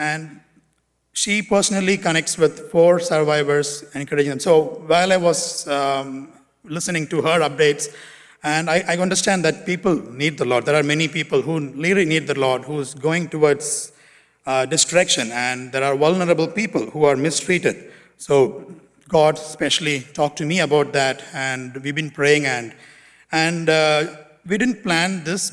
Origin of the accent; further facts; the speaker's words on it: Toronto, Ontario, Canada; we are from Toronto, Hilltop Bible Chapel.